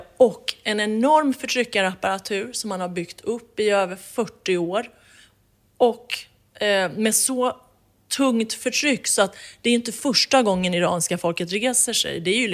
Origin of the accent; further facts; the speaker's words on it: Iran; now in Sweden; det här är min plikt som iranier och som medmänniska att faktiskt vara en röst för dem som just nu inte har en röst